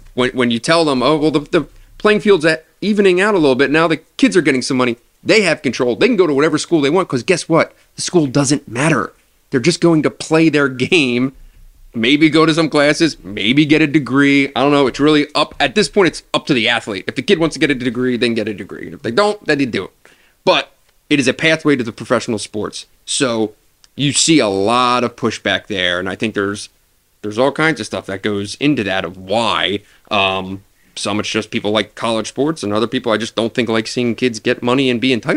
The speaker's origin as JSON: {"language": "English", "town": "Philadelphia", "region": "Pennsylvania", "country": "United States", "said": "I'm from Philadelphia, so I'm an Eagles guy."}